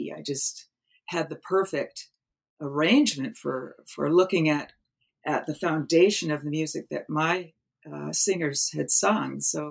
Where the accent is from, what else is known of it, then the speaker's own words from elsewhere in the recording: Atlantic Canada, Canada; growing up in the East Coast of Canada, I was also immersed through family connections and community connections in folk music and oral music making.